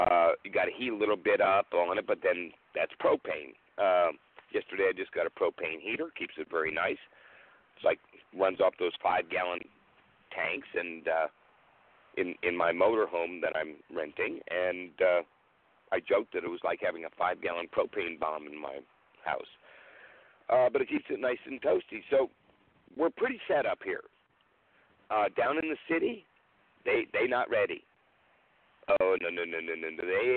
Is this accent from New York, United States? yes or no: no; New Hampshire, United States; Like where I grew up in New Hampshire, you know, we were used to the fuel truck couldn't make it up the hill in the snow because we hadn't plowed yet.